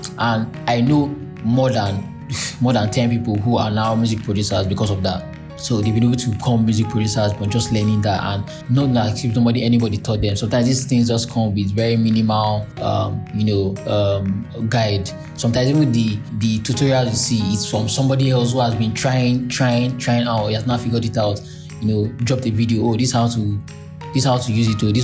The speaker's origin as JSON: {"language": "English", "country": "Nigeria", "tie": "born or raised there", "said": "I grew up in Nigeria"}